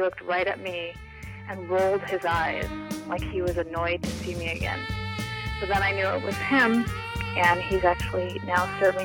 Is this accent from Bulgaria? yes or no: no; California, United States; I grew up in Orange County. My parents are still together.